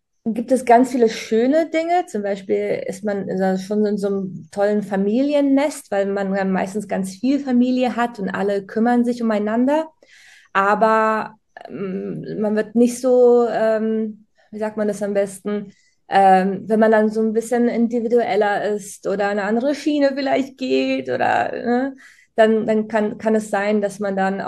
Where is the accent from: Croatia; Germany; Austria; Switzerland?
Croatia; Split-Dalmatia County; aus Split. Split ist eine Stadt und ich komme aus der Nähe von Split, aus dem Dorf.